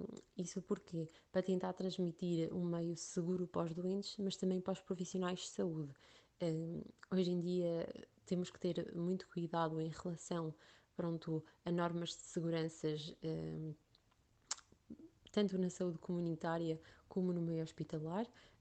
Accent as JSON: {"language": "Portuguese", "town": "Paris", "region": "Île-de-France", "country": "France", "tie": "born or raised there", "moved": "yes", "lives_now": "Queluz, Portugal", "said": "tenho 24 anos, sou lusó-francesa, de facto nasci em Paris e estudei lá e vivi uma grande parte da minha vida. Embora hoje em dia viva em Portugal, moro em Queluz"}